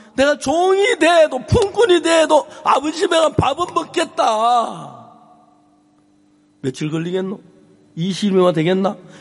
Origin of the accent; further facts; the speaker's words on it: Seonsan, North Gyeongsang, South Korea; 제 제 집이 마산은 아닙니다. 선산입니다. 대고향 경북 선산.